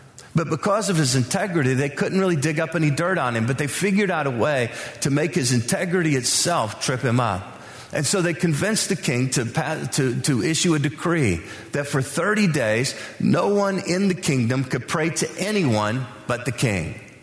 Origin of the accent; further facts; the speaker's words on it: United States; born there; Look, I'm an American citizen. I'm proud to be so. I consider myself fortunate to have been born in a land of such great freedom and opportunity.